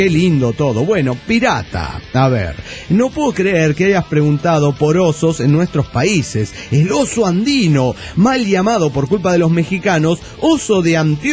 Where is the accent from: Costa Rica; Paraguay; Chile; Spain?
Costa Rica; Como todo costarricense